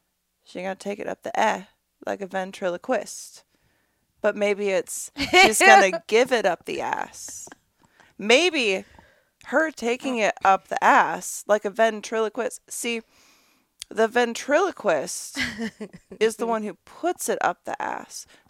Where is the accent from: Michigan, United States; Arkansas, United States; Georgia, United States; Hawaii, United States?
Michigan, United States; I used to eat so much corn in Michigan. Like, growing up in Michigan, you just eat corn.